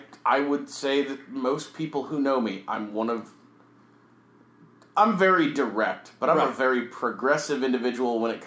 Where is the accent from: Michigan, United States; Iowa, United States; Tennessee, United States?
Michigan, United States; Detroit; We're from Detroit, goddammit.